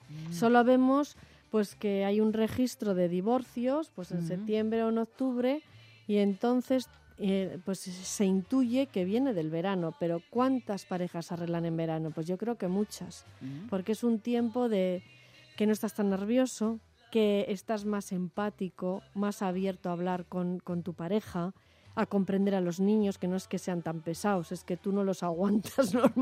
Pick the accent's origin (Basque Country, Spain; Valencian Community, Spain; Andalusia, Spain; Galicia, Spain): Basque Country, Spain; Nosotros, como buenos vascos, somos de comer y de beber